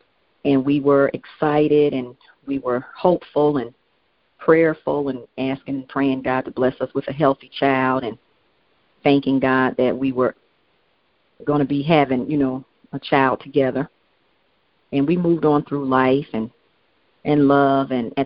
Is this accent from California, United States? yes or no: no; Atlanta, Georgia, United States; also born or lived in Michigan; now in Virginia, United States; I was born in Michigan, raised in Atlanta, where I spent most of my life, actually. I've only been in Virginia 2 years now.